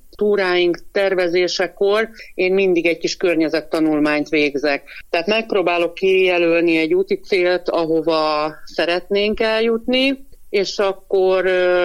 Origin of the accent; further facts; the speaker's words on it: Alap, Fejér, Hungary; Én alapról származom, alapközségbe érkezett vissza a Donkanyarból ismerős